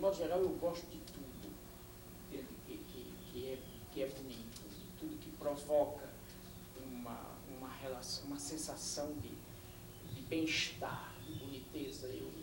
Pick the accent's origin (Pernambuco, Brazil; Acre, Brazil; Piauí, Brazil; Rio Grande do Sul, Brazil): Pernambuco, Brazil; Recife; born there